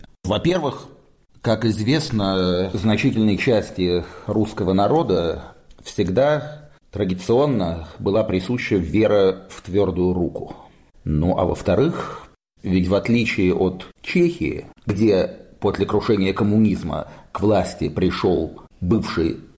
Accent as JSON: {"language": "Russian", "country": "Russia", "said": "зная, что я из России"}